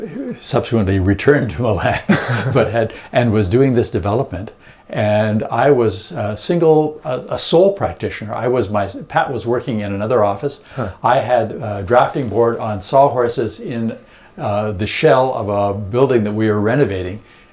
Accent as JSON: {"language": "English", "town": "Winnipeg", "region": "Manitoba", "country": "Canada", "tie": "born or raised there", "said": "even though we were prairie people, we grew up in Winnipeg."}